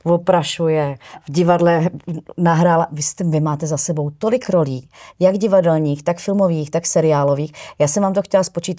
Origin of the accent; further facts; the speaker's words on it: Hořice, Hradec Králové Region, Czechia; Já jsem z Hořic pod Krkonoší.